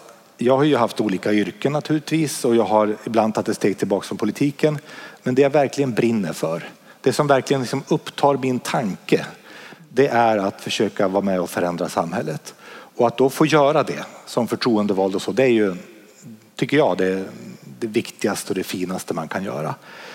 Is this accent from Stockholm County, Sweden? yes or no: no; Vänersborg, Västra Götaland County, Sweden; also born or lived in Sundsvall / Västerås; now in Umeå, Sweden; Och sen hamnade jag i Vänersborg där jag växte upp till stor del.